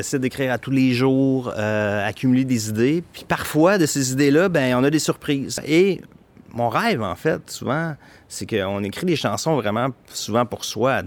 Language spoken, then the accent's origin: French; Victoriaville, Quebec, Canada; now in Montreal, Canada; je suis pas natif de Montréal, je suis natif de Victoriaville qui est au centre du Québec, qui est réputée comme étant la capitale du développement durable et j'en suis très fier.